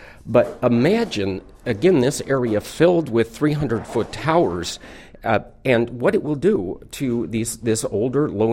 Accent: Seattle, Washington, United States; I love Seattle. I probably have taken it for granted in some respects because I've lived here all my life in the area.

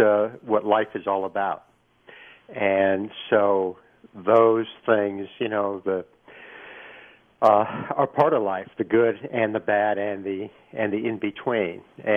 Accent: Florida, United States; The thing about growing up in Florida in the 50s and in the 60s, and actually even now

